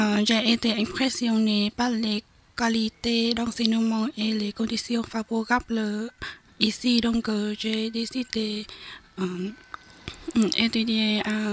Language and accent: French; Hanoi, Vietnam; French is a second language; now in France; j'ai 22 ans, je suis vietnamienne. Je viens à Hanoi.